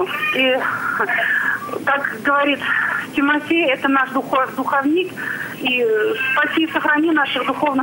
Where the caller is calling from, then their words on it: Chuvashia, Russia; я звоню из Чувашии.